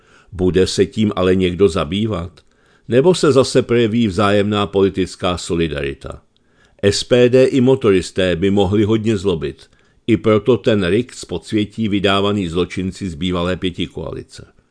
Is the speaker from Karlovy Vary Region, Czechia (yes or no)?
no; Pardubice Region, Czechia; Je to můj rodný kraj